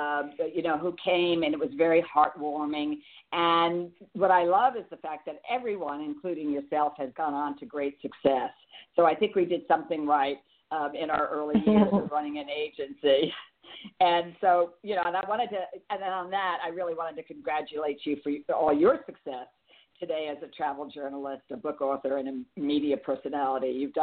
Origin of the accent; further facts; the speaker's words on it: Miami, Florida, United States; Well, I'm actually from Miami. And my dad relocated, my dad and mom relocated from New York to Miami so that my father could work in the airline industry